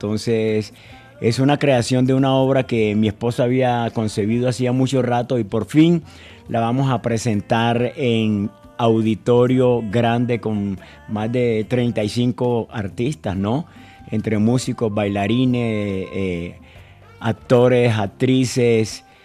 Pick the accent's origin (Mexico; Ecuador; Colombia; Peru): Colombia; Quibdó, Chocó; born there; Bueno, yo nací en Quindó, Chocó, Pacífico Norte, ¿no?